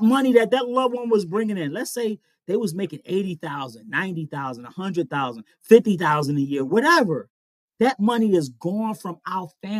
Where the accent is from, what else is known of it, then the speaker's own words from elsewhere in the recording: Philadelphia, Pennsylvania, United States; Growing up in North Philly, and you the youngest of 8 kids